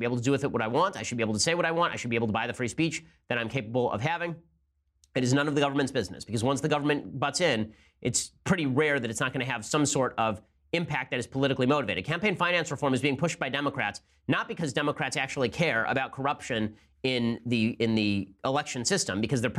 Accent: Chicago, Illinois, United States; also born or lived in Northwest Indiana; I'm a diehard Cubs fan and been born and raised in Chicago, Northwest Indiana area.

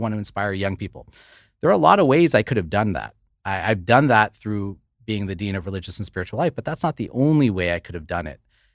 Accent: United States; You know, we both grew up in the United States.

